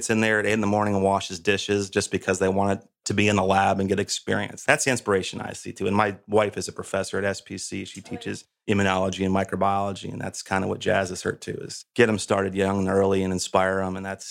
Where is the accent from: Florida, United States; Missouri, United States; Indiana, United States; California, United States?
Florida, United States; Tarpon Springs; I mean, I grew up and born and raised in Tarpon Springs, a few clicks north of here. So I've been here my entire life on the ocean, on the Gulf.